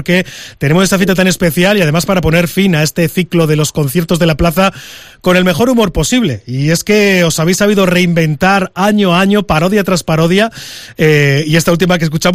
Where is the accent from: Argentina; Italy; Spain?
Spain; Cantabria